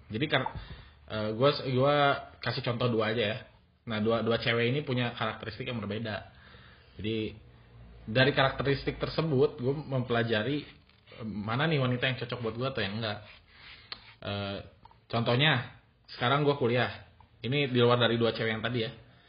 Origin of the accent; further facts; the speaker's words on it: Central Java, Indonesia; Jadi kalau misalkan ada teman-teman orang Jawa Tengah, saya juga orang Jawa Tengah